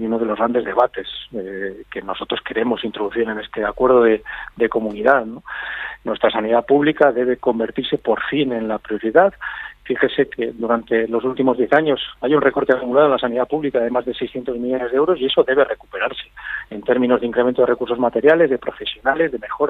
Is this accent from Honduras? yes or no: no; Castile and León, Spain; del gobierno de mi tierra. Ahora, si es para, de repente, arrastrar a Castilla y León